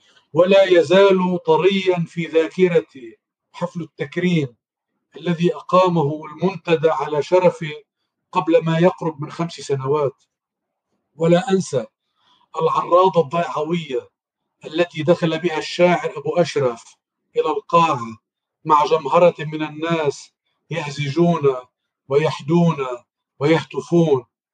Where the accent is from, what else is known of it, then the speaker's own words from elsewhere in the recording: Abbasiyeh, South Governorate, Lebanon; الشكر لصديق الروح علي كلش، والشوق والحنين لبلدتي العباسية، لكل من يتابعنا أو لم يتابعنا، شوق موصول ولا حد له.